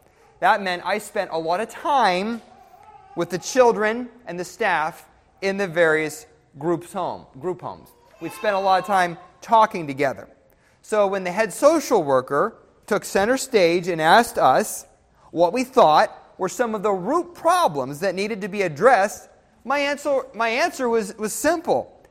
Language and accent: English; Pennsylvania, United States; I grew up in Western Pennsylvania on a multi-generational homestead, working in a multi-generational family business as a construction worker.